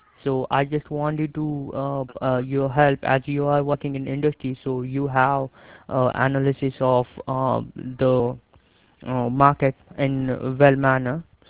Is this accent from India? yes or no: yes; India; from India.